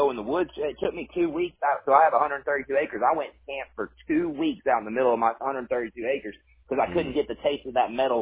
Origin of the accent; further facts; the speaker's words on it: Huntsville, Alabama, United States; now in Birmingham, United States; I grew up in Huntsville area, but I'm telling you, Birmingham's got 1.45 million people